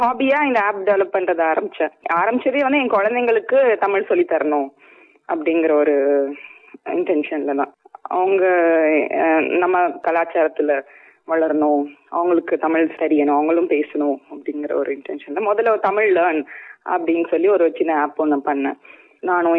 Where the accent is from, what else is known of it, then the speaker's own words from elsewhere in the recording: Madurai, Tamil Nadu, India; என்னோட பூர்வீகம் மதுரை. நான் ஸ்கூல் படிச்சதெல்லாம் மதுரை. அப்பா வந்து மதுரை பக்கத்துல ஒரு கிராமம், அங்கதான் நான் சின்ன வயசுல இருந்ததுலாம்.